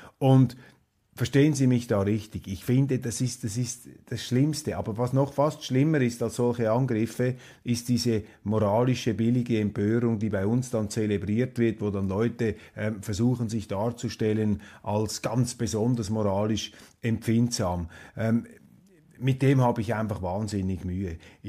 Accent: Switzerland; als Schweizer

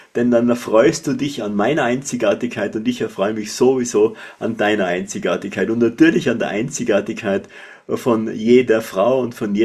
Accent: Tyrol, Austria; accent: Tyrolean; Und meine Stimme macht klar, ich bin Tiroler

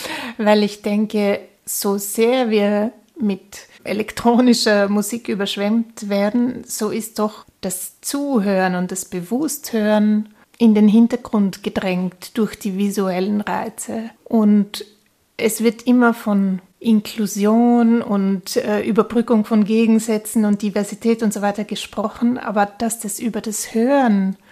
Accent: Klagenfurt, Carinthia, Austria; born there; Ich bin Geigerin und bin in Klagenfurt geboren und habe in Graz, Wien und den USA Violine studiert.

